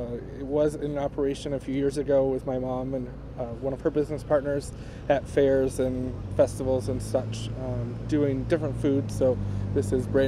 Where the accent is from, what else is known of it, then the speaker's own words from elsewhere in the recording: East Lansing, Michigan, United States; Yeah, I think long-term goal for us is to open a location in Old Town, possibly, or we're from East Lansing, so maybe in East Lansing as well.